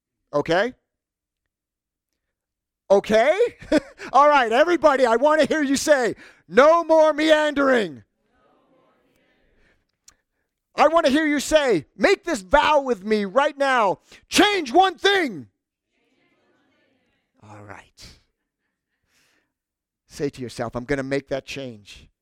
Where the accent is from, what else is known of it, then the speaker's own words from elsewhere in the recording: New York, United States; Now, I was born and raised in New York.